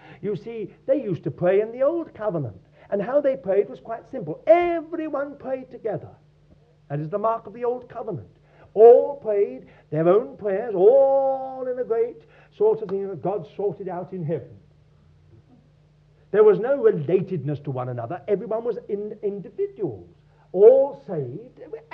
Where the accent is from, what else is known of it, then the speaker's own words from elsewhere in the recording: United Kingdom; We don't want to be inhibited just because we're British.